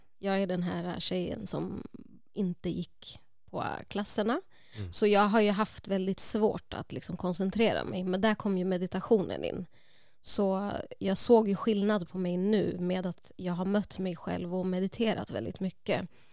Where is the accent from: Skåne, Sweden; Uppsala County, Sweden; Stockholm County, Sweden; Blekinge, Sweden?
Uppsala County, Sweden; Uppsala; jag är uppvuxen i Gottsunda, Uppsala.